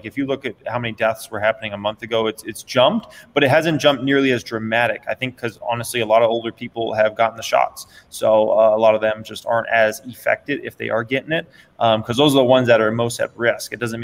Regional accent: Phoenix, Arizona, United States; now in Las Vegas, United States; Like for me, I grew up in Phoenix, Arizona, a very newish city, right? Nowadays, I live in Vegas

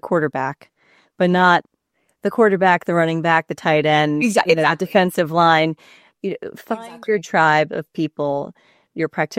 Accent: New York, United States; I'm I'm a New Yorker, so

